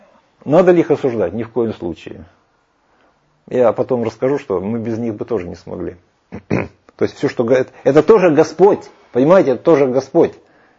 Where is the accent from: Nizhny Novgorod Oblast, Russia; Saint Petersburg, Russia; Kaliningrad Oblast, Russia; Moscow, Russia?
Kaliningrad Oblast, Russia; Kaliningrad; born there; а я же родился в Калининграде, думаю, меня туда не таскали случайно на эту пирамиду.